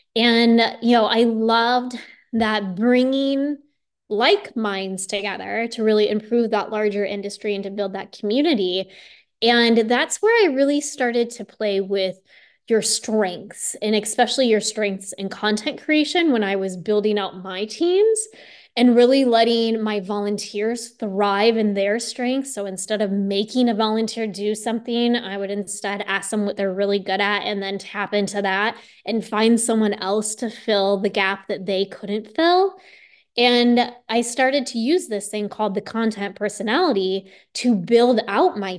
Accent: Iowa, United States; I was 9 and I grew up in Iowa and I raced go-karts.

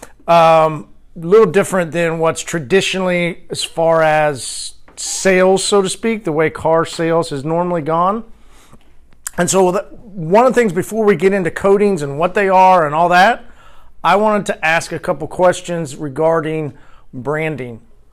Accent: Tulsa, Oklahoma, United States; I'm from Tulsa, Oklahoma.

